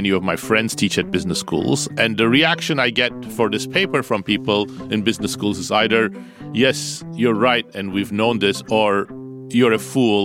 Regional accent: Turkey; I grew up in Turkey. When I was around 12 or 13, there was a military coup.

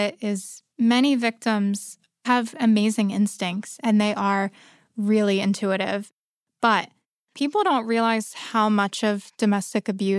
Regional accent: Philadelphia, Pennsylvania, United States; So I'm originally from the Greater Philadelphia area

